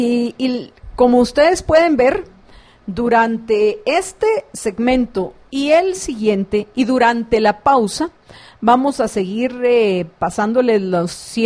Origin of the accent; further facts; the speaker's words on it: Guatemala; impuestos de nosotros, los guatemaltecos, quienes pagamos impuestos en Guatemala